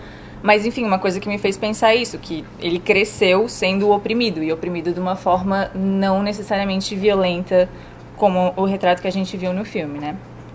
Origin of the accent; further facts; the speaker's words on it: Brazil; born or raised there; also born or lived in Argentina